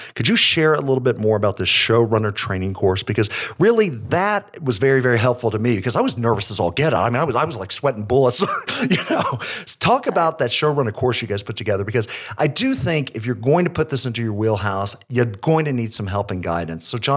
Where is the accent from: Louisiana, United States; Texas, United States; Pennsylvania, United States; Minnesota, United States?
Texas, United States; And as a Texan, I'm in Colorado right now because it's so dang hot in Texas.